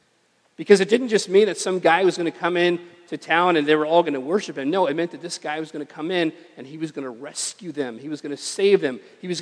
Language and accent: English; California, United States; me as a kid growing up in the Imperial Valley, I saw a lot of palm trees